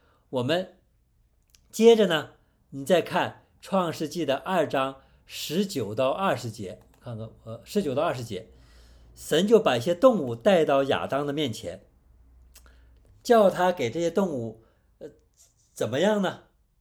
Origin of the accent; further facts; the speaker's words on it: China; 我们中国人说我们人人都有良心，或者都有是非之心